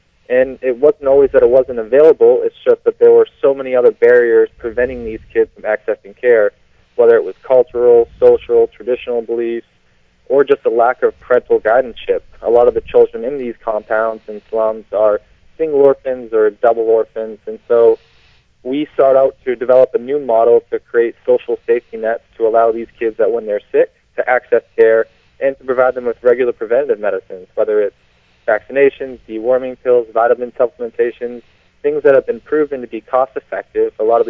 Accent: Bangor, Maine, United States; growing up in Bangor, I didn't know anyone who had left the U.S. except for, you know, vacations, whether Mexico or some island or Canada.

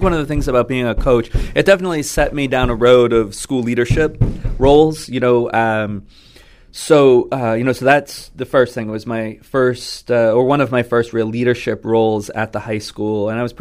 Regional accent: Massachusetts, United States; I mean, so I grew up on the South Shore

